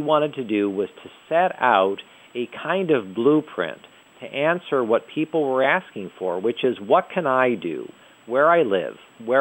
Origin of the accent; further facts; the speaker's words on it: Fort Wayne, Indiana, United States; I grew up in Fort Wayne, Indiana. I was born and raised there.